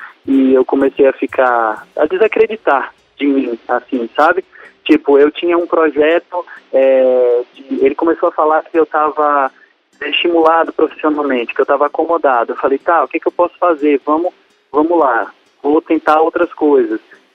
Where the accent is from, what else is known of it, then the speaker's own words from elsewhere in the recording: Rio Real, Bahia, Brazil; born there; now in Aracaju, Brazil; Eu sou advogado. Eu nasci em Rio Real, no interior da Bahia, mas eu moro em Aracaju há quase 15 anos já.